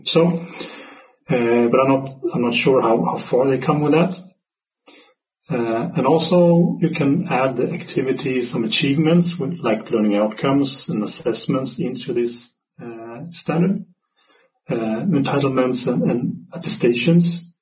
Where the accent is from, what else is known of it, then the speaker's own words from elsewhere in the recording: Sweden; I'm from Sweden.